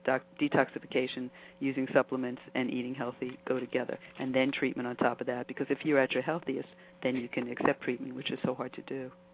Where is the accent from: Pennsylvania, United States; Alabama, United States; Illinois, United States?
Pennsylvania, United States; Pittsburgh; But the downside of growing up in Pittsburgh in the Monongahela Valley is exactly what the question you're asking is all about.